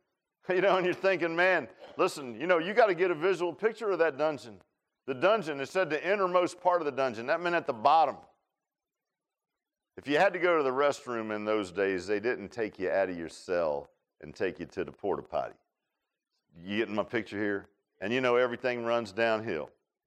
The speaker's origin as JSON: {"language": "English", "town": "Virginia Beach", "region": "Virginia", "country": "United States", "tie": "born or raised there", "said": "and I grew up in Virginia Beach. Now, we didn't have whippoorwills in Virginia Beach."}